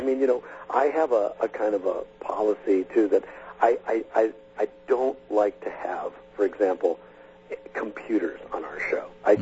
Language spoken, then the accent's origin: English; Green Bay, Wisconsin, United States; and then I grew up in Green Bay, Wisconsin. Don't ask me how they ended up there.